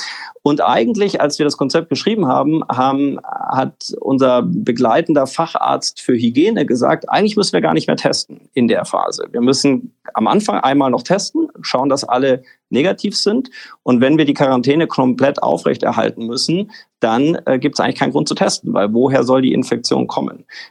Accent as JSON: {"language": "German", "town": "Munich", "region": "Bavaria", "country": "Germany", "tie": "born there", "lives_now": "Berlin, Germany", "said": "ich wohne inzwischen in Berlin. Ich bin gebürtiger Münchner."}